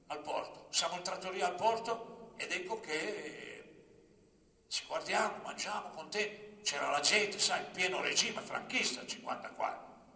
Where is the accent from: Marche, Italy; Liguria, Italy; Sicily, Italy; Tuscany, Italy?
Liguria, Italy; Genoa; da buon genovese